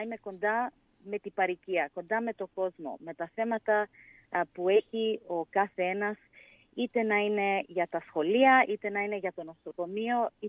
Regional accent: Canterbury, New South Wales, Australia; Εγώ γεννήθηκα στο Canterbury, νοσοκομείο. Πήγα στο σχολείο, στο Canterbury South

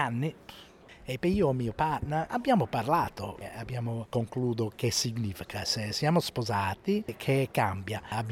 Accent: Australia; Italian is a second language; sono australiano, sono australiano. Io sono un'altra persona, non sono … italiano, no, sono australiano.

